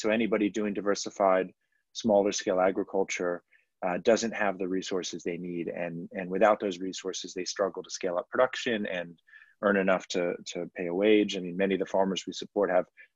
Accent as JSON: {"language": "English", "town": "Washington", "region": "District of Columbia", "country": "United States", "tie": "born or raised there", "said": "I didn't grow up on a farm. I grew up in Washington, D.C., but she grew up on the eastern shore of Maryland."}